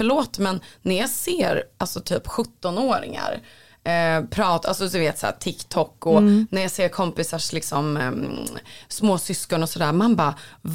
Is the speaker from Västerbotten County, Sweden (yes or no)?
no; Östersund, Jämtland County, Sweden; Men jag är också från Östersund.